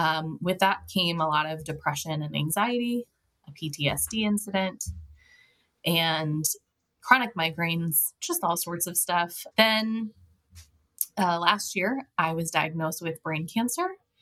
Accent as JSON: {"language": "English", "town": "St. Louis", "region": "Missouri", "country": "United States", "said": "I'm from St. Louis, Missouri."}